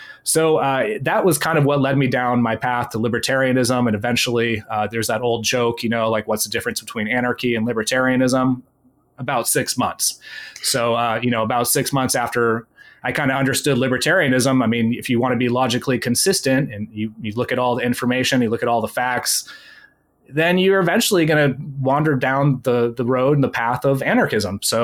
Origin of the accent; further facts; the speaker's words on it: California, United States; So I grew up in the Bay Area, California.